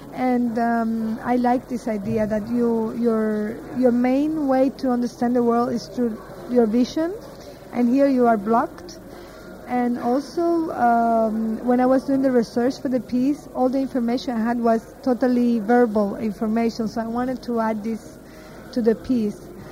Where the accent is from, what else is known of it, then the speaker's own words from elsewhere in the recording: Cuba; I come from Cuba